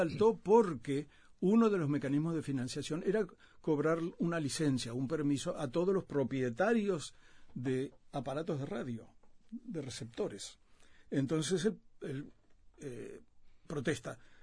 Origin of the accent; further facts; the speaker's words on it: Uruguay; now in United States; A mí me preguntan cuando se enteran de que soy uruguayo en Estados Unidos